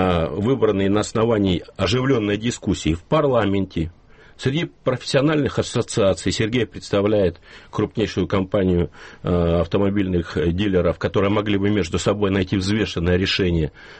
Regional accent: Novosibirsk, Novosibirsk Oblast, Russia; Я сам новосибирец.

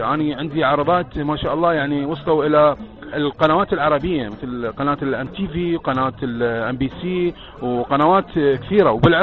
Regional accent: Iraq; عندنا بالعراق

